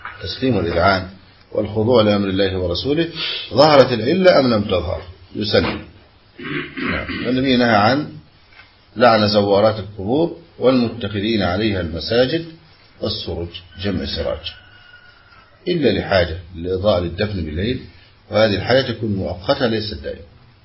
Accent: Egypt; عندنا في مصر يقول عن المسجد الصغير زاوية

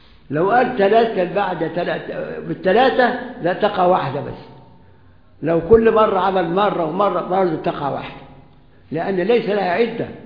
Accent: Egypt; عندنا في مصر ناس بيضربوا الطوب بعضهم بعض

